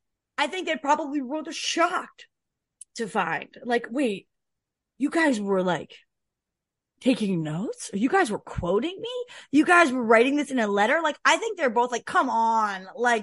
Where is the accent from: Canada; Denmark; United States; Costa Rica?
Canada; I'm a Canadian and like mean no harm